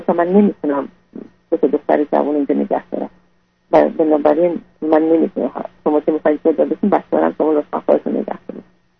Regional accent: Iran; also born or lived in Turkey; now in United States; ما الان حدودا 2001 از ایران اومدیم بیرون، بعد 3 سال ترکیه بودیم،

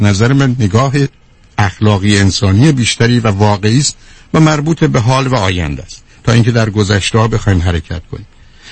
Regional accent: Iran

